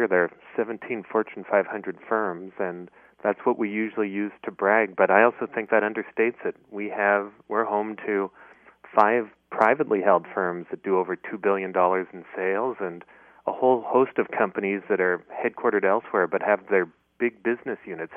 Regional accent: Alberta, Canada; But, you know, I grew up in Alberta, so my response was, don't even try that one on me.

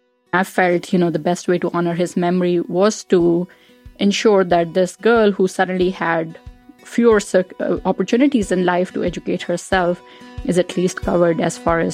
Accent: Pakistan; now in Iowa City, United States; So I grew up in Pakistan, and mortgage is not available over there generally to people.

